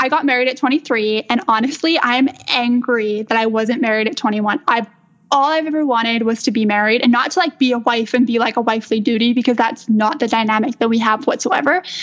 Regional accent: St. Albert, Alberta, Canada; now in Edmonton, Canada; So I live in Edmonton, Alberta, but then I'm actually from St. Albert. So it's like a little town outside of Edmonton. And so I grew up there, and I have two older sisters.

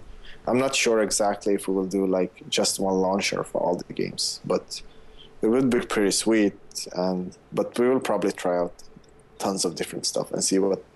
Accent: Sweden; probably because I'm from Sweden.

